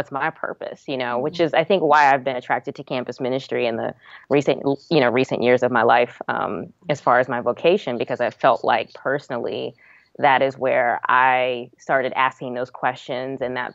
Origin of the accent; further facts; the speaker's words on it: New Jersey, United States; also born or lived in Brooklyn, United States; We moved from Brooklyn, New York, to New Jersey when I was like in the second grade. Mm-hmm. I have some early memories in New York of being kind of in church here and there.